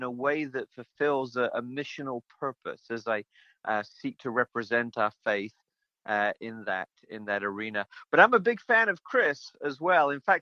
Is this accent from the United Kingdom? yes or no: yes; England, United Kingdom; moved away as an adult; now in United States; But I grew up in England. That was home for the first half of my life, and my family, my parents and siblings and their spouses and kids, nieces and nephews are all over in England still. I came to the U.S.